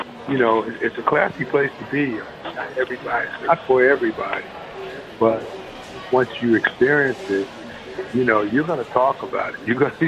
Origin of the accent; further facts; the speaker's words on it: Long Island, New York, United States; So, you know, growing up in Long Island, I mean, you know, there were a couple of racetracks in the vicinity.